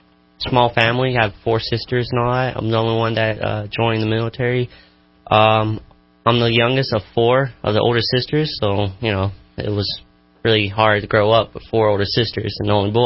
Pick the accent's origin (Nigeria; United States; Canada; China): United States; Monroe, Louisiana; Monroe, Louisiana.